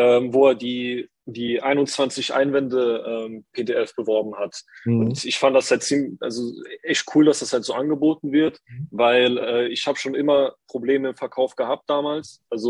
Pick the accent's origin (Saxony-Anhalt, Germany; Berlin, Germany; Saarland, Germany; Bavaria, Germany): Saarland, Germany; Saarbrücken; Hi, ich bin 21, ich komme aus Saarbrücken, aus dem wunderschönen Saarland.